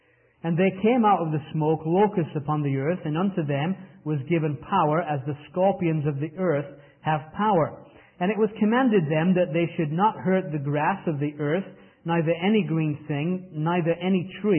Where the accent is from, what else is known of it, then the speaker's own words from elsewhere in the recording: England, United Kingdom; And as an Englishman, I find it hard to understand what the fascination with Valley Forge, Pennsylvania is